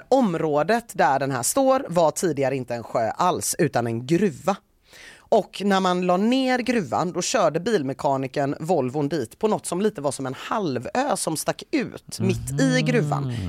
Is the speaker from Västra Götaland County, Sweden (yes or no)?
yes; Gothenburg, Västra Götaland County, Sweden; Tacka, tacka, säger man som göteborgare.